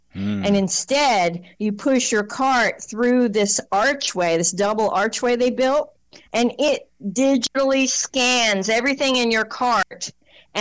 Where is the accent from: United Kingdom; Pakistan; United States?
United Kingdom; England; I'm from England